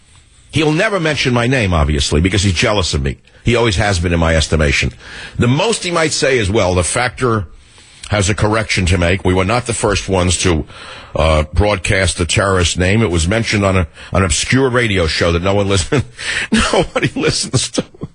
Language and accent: English; United States; I'm an American with an independent mind